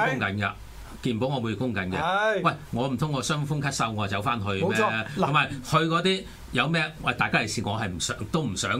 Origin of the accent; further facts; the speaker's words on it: China; 我中國人都啲老人家都係嘅，還啲唐人都老人家都係中意攞咗藥，但係攞咗唔食